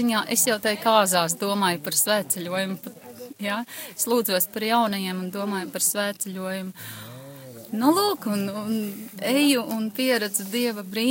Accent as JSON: {"language": "Latvian", "town": "Ape", "region": "Smiltene Municipality", "country": "Latvia", "said": "Es esmu no Apes, mazas pilsētiņas, bijušā Alūksnes rajonā. Igaunijas pierobežas 5 km."}